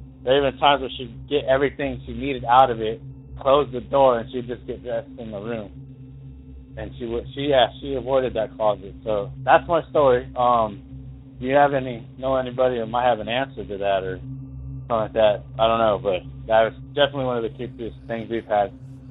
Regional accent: Douglas, Wyoming, United States; but I'm from Douglas, Wyoming, originally.

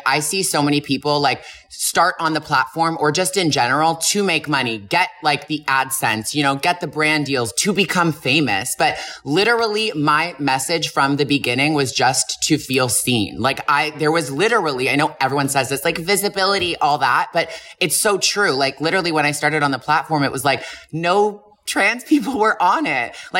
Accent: Toronto, Ontario, Canada; I'm from Toronto going to a Catholic school, like, bitch, I need to get some creativity.

